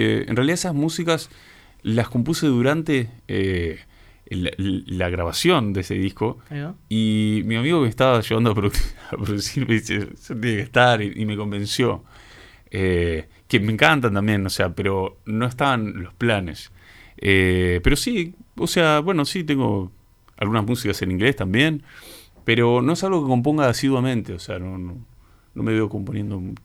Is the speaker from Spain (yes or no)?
no; Uruguay; soy uruguayo, entonces como que pienso y siento muchas veces y intento expresar en la lengua que me nace